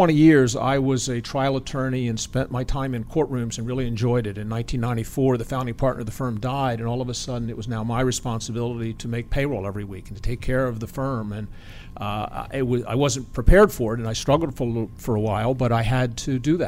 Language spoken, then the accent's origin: English; Seaford, Delaware, United States; From Seaford, Delaware, a small town in lower Delaware.